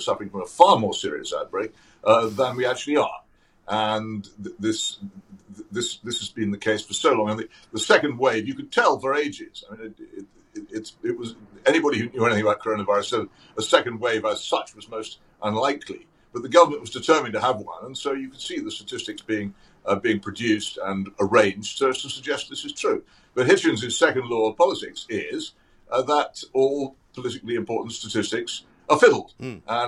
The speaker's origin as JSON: {"language": "English", "town": "Oxford", "region": "South East England", "country": "United Kingdom", "tie": "born or raised there", "said": "A group of lockdown sceptics in my hometown of Oxford"}